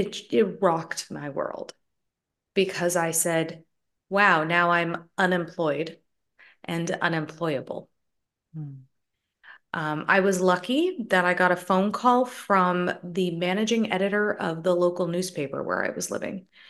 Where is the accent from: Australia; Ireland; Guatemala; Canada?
Canada; also born or lived in United States; now in Los Angeles, United States; I grew up in Canada, but I've always been American. I was born in America, the only one in my family. And so as soon as I could, I ran away